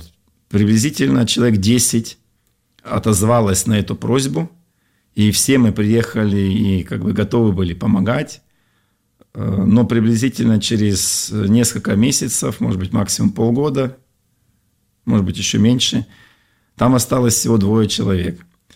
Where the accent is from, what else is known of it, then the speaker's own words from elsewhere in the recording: Chelyabinsk, Chelyabinsk Oblast, Russia; moved away; я уехал из Челябинска в апреле месяце, в Санкт-Петербург приехал в августе.